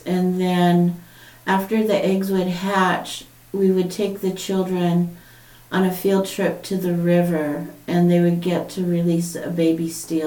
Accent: California, United States; So I actually grew up with a lot more of the Hawaiian culture than my own native Californian culture.

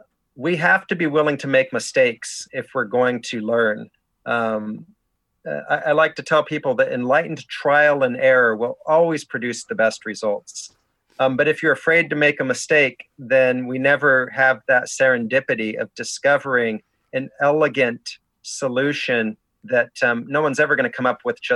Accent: San Jose, California, United States; I grew up in San Jose.

